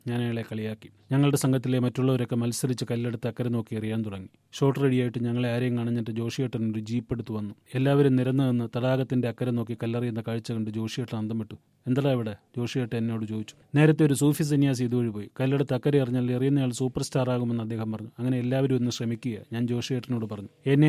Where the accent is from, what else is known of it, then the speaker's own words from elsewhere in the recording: Kerala, India; ഞാൻ സിനിമാ നടനാണ്, കേരളത്തിൽ നിന്നാണ് വന്നത് എന്നൊക്കെ പറഞ്ഞപ്പോൾ